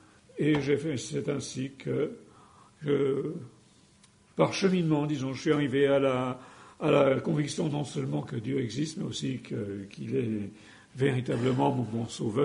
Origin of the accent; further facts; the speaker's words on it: France; Voilà, je suis français, mais la Belgique, c'est un petit peu ma deuxième patrie.